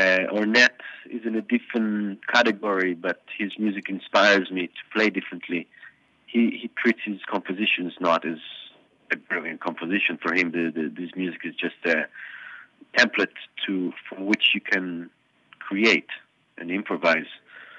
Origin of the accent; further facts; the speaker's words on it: Israel; I think growing up anywhere influences you no matter what you want to do or what you think.